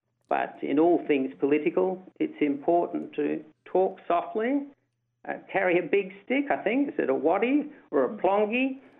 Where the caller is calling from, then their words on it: South Australia, Australia; I'm speaking from Kaurna country